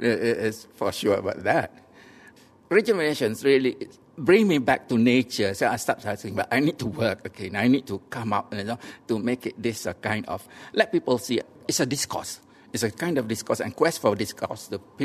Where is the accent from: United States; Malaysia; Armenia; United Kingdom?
Malaysia; Pasir Mas, Kelantan; I'm 67 and I was born in 1951 in Pasir Mas, Kelantan. So I brought up in a conservative family.